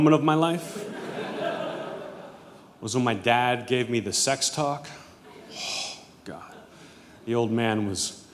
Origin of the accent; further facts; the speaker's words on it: Pittsburgh, Pennsylvania, United States; So I went home to visit. I'm from Pittsburgh originally.